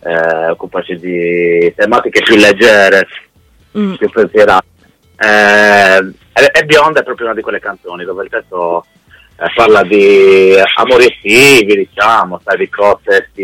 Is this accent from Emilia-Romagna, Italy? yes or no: no; San Sperate, Sardinia, Italy; Allora, siamo a provincia di Cagliari. Provincia di Cagliari.